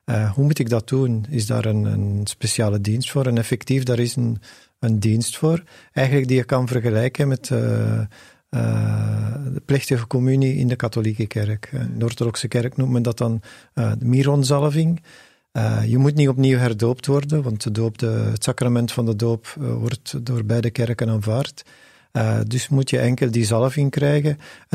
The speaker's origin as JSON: {"language": "Dutch", "town": "Leuven", "region": "Flemish Brabant", "country": "Belgium", "tie": "born or raised there", "said": "In Leuven, en zelf ben ik ook geboren en getogen in Leuven, dus het is eigenlijk een thuismatch."}